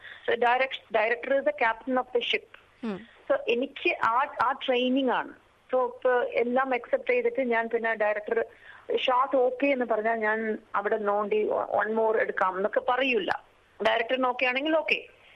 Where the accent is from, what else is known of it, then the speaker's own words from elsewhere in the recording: Chennai, Tamil Nadu, India; നമ്മള് ഞാൻ പഠിച്ചത് വളർന്നത് എല്ലാം മദ്രാസിലായിരുന്നു.